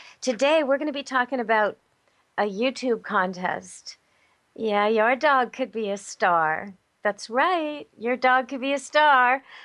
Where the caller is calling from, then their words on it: Canada; when I'm calling in from Canada and my forest on my farm